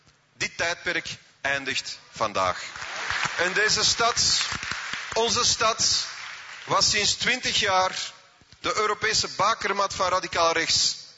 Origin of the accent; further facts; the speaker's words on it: Mortsel, Antwerp, Belgium; born there; in Mortsel, waar ik geboren ben